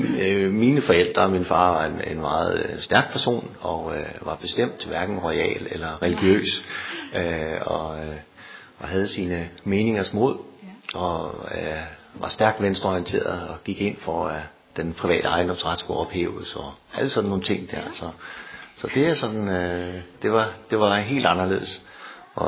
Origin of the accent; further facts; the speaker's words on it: Dragstrup, Capital Region of Denmark, Denmark; Vokset op i Nordsjælland, i en lille bygd, kan man troligt sige, der hedder Dragstrup, tæt ved Dronning Mølle, som eller Gille Leje.